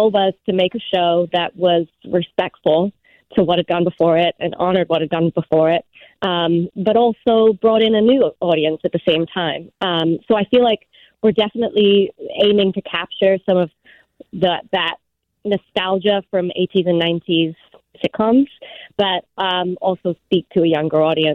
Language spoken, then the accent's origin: English; England, United Kingdom; I grew up in England